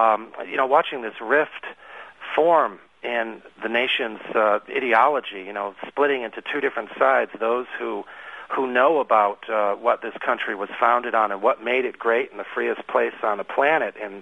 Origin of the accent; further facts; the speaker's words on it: Connecticut, United States; For me, I grew up in Connecticut originally, but I had a lot of friends from other countries.